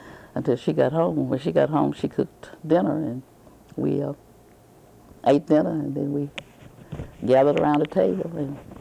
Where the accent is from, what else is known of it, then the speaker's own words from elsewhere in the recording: Raleigh, North Carolina, United States; My parents had three girls and three boys, and we grew up in Raleigh. All of us went to school there.